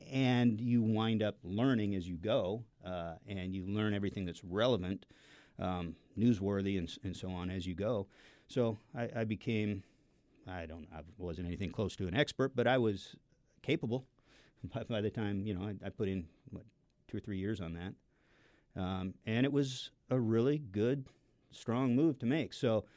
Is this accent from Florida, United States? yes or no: no; Seattle, Washington, United States; I grew up in the Seattle area.